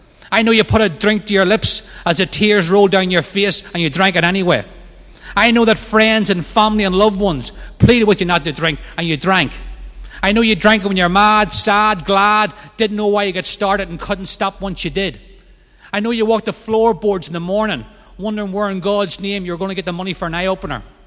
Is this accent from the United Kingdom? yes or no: yes; Northern Ireland, United Kingdom; As a kid growing up in Northern Ireland, I was irritable, discontent.